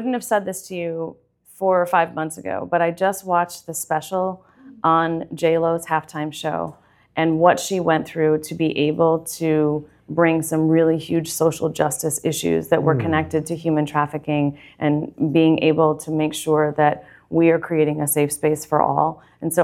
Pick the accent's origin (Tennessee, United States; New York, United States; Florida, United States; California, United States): New York, United States; I'm from New York. I didn't grow up with crabs. And so it's kind of a new thing. I've only been here since 2005.